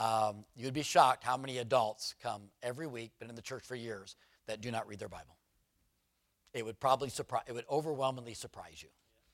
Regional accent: San Diego, California, United States; I grew up in San Diego. So I'm down in Imperial Beach, San Diego, growing up, and we're in a Baptist church there

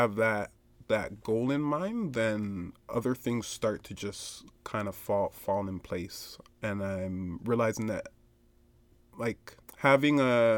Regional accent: Toronto, Ontario, Canada; now in Guelph, Canada; especially since moving to Guelph, it's been a struggle to try to find that space where I feel I belong, because I'm from Toronto, and being like a person of color in Guelph, like I don't feel like I belong here.

